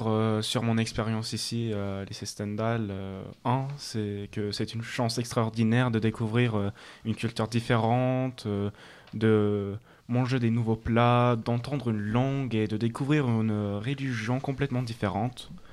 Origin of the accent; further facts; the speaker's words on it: Ankara, Turkey; je viens de Ankara. J'étudie à lycée français Charles de Gaulle. Et en ce moment, je suis à Milan